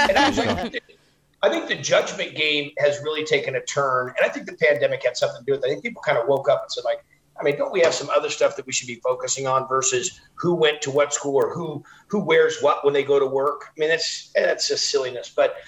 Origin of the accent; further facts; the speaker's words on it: California, United States; I grew up in Northern California. And my mom was from Georgia, North Carolina area. And so I was raised eating grits and collard greens.